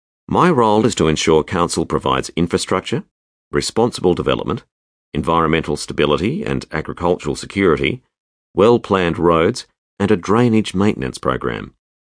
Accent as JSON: {"language": "English", "town": "Emerald", "region": "Victoria", "country": "Australia", "tie": "born or raised there", "said": "Born and raised in Emerald, I will always consider these Rangers my home."}